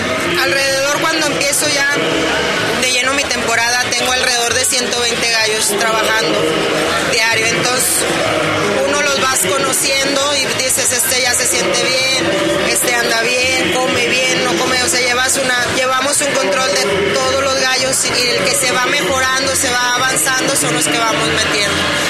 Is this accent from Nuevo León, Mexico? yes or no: yes; Monterrey, Nuevo León, Mexico; De Monterrey, Nuevo León.